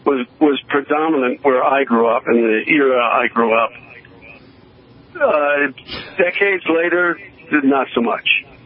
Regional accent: New York City, New York, United States; I grew up in New York City right after the end of the Second World War

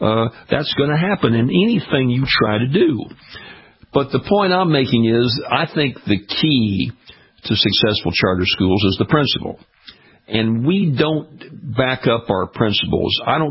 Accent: Baton Rouge, Louisiana, United States; I wish that strictness were in my hometown of Baton Rouge, Louisiana, and in school systems across the state.

